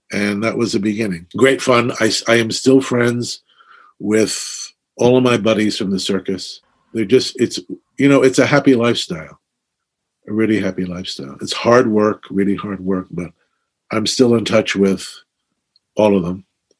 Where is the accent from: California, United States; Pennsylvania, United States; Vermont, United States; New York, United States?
New York, United States; Brooklyn; The way I got hooked on the circus is when I was a kid growing up in Brooklyn.